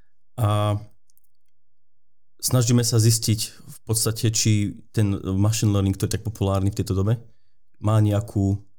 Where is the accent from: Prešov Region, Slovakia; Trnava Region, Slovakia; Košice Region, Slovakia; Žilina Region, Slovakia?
Žilina Region, Slovakia; Žilina; ja som prišiel zo Žiliny … a vyštudoval som istý druh informatiky, môžem povedať, počítačové inžinierstvo.